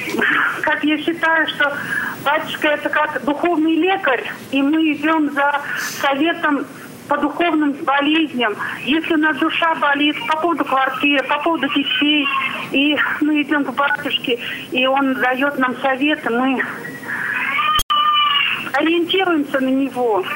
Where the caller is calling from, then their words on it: Chuvashia, Russia; я звоню из Чувашии.